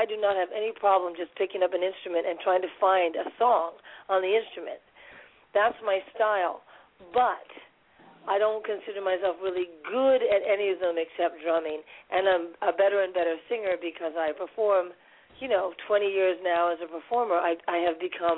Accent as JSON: {"language": "English", "town": "New York City", "region": "New York", "country": "United States", "said": "I am a girl from New York City."}